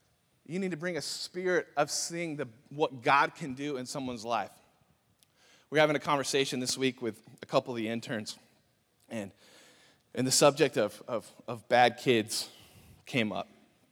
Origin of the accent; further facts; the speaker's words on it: California, United States; Listen, I'm from California, not Mexico, all right?